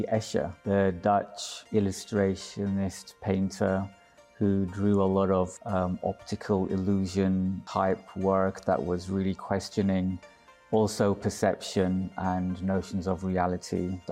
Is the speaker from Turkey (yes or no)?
yes; Istanbul, Turkey; English is a second language; moved away as an adult; also born or lived in London; now in United States; I was born in Istanbul, Turkey, and I grew up there. I went to university in Turkey, but then I left when I was 21 and I moved to London. And I lived in London for 21 years.